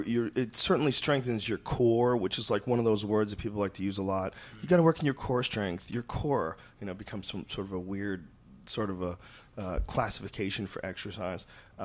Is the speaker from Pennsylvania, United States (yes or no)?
no; Boston, Massachusetts, United States; also born or lived in New Jersey; I'm sort of a Boston dude, but I was born in New Jersey, so